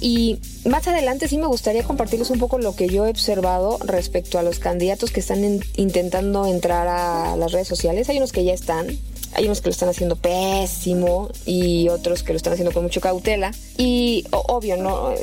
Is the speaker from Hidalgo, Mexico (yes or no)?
no; Guadalajara, Jalisco, Mexico; Yo estoy recién llegada de Guadalajara, mi tierra, donde pasé muy poquitos días, pero muy buenos.